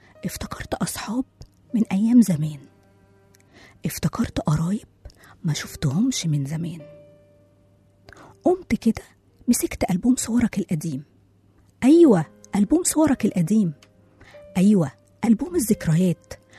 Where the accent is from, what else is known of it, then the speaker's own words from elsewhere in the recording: Egypt; هو اسمه منكورع، بس احنا مصريين اختصرناه